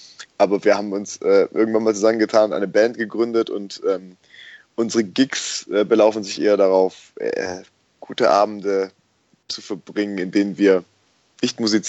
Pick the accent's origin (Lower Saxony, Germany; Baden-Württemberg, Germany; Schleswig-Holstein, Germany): Baden-Württemberg, Germany; Urbach; ich komme ja aus dem Remstal und habe in Urbach mein Elternhaus